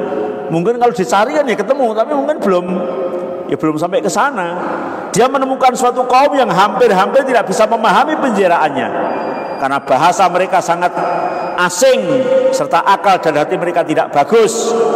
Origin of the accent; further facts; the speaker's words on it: Java, Indonesia; Kadang-kadang saya orang Jawa, cok nyeletuk bahasa Jawa, walaupun Indonesia ada Jawanya.